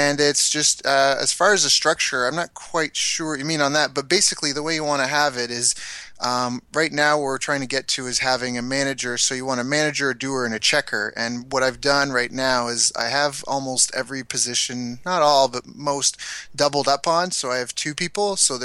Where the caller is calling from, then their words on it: Kingston, Ontario, Canada; Right now, I am in Kingston, Ontario, Canada, and it is cold today.